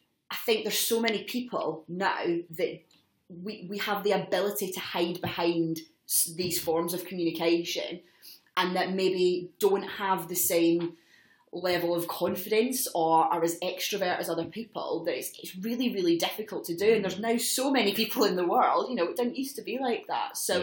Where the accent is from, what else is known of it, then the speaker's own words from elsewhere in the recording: United Kingdom; No to your face. We're British. We don't do that.